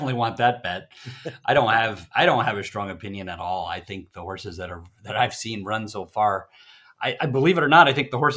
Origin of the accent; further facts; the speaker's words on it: New England, United States; Reminds me of, you know, tracks when I was growing up in New England area, like Suffolk Downs and Rockingham Park.